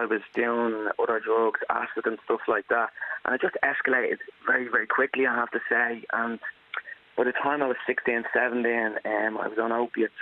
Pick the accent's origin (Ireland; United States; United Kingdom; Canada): Ireland; Blanchardstown, Leinster; also born or lived in Drumheath; Home for me, I lived most of my life since I was 6 years of age in Blanterstown in West Dublin.